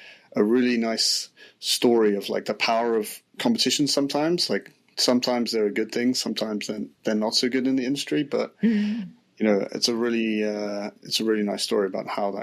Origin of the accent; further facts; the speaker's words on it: United Kingdom; the cowboy hat is quite unique for me as a Brit.